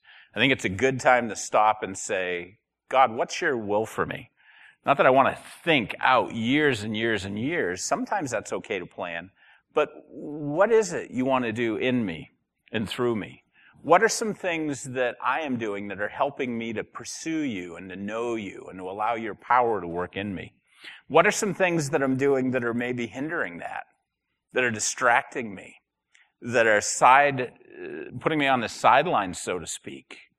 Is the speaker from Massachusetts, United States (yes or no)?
yes; Massachusetts, United States; if you were a young boy growing up in Massachusetts in 1967, why that year is so significant?